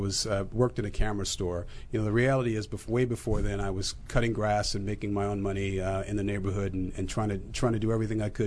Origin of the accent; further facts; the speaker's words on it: West Coast, United States; Yeah, I think growing up on the West Coast, there, you know, clearly you knew that, you know, I knew that I was a man of color